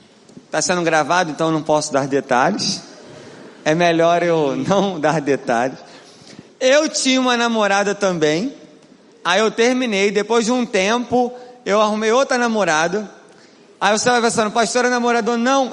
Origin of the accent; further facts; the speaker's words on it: Rio de Janeiro, Brazil; eu vim de Rodilândia, lugar nobre do Rio de Janeiro, Cacuia, Morraguda, Austin, Queimados.